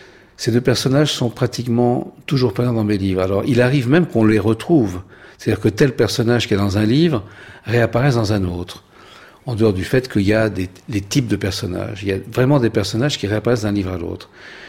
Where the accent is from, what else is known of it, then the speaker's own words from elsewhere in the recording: Paris, Île-de-France, France; born there; Moi, je n'ai pas connu ce monde, je ne viens pas de ce monde, je suis né à Paris.